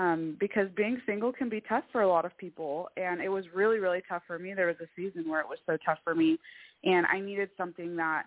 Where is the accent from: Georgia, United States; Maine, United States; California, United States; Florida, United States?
California, United States; also born or lived in Arizona; because I am from California, but I lived in Arizona for about 7 years, pretty much on my own.